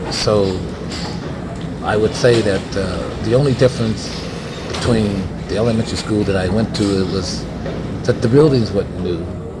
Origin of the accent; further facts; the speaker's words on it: Champaign, Illinois, United States; I enjoyed growing up in Northeast Champaign.